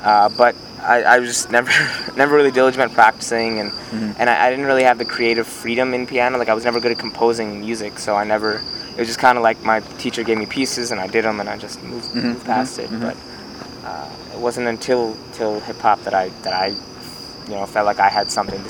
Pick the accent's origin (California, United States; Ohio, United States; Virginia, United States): Virginia, United States; Well, Northern Virginia is a nice place to grow up.